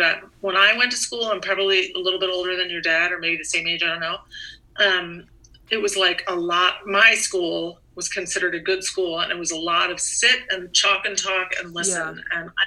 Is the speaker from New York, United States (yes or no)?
no; Doylestown, Pennsylvania, United States; also born or lived in Abington, United States; I grew up in a town called Doylestown, Pennsylvania. It's in central Bucks County.